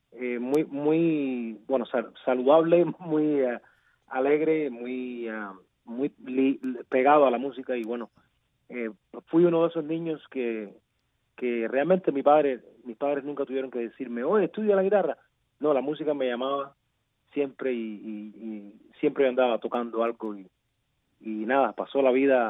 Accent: Cuba; mi niñez en Cuba fue realmente muy muy linda e ideal

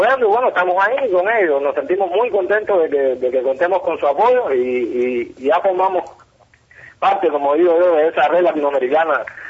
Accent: Cuba; como cubanos, reclamamos nosotros como jóvenes cubanos

